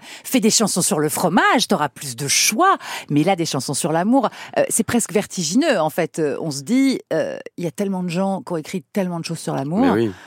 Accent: Auch, Occitanie, France; J'ai grandi à Auch.

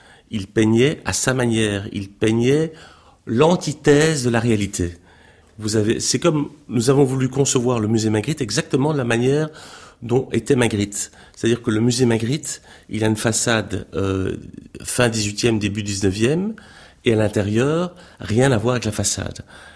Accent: Brussels, Brussels-Capital Region, Belgium; born there; je suis né à Bruxelles

